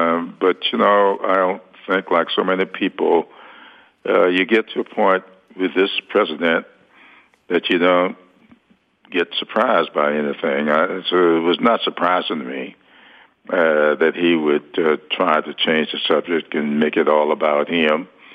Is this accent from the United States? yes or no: yes; the South, United States; I grew up in the South.